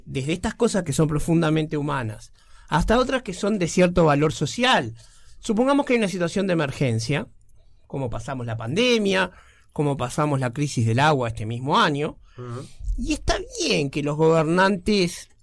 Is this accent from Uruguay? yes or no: yes; Uruguay; Yo nunca viví en Israel, soy uruguayo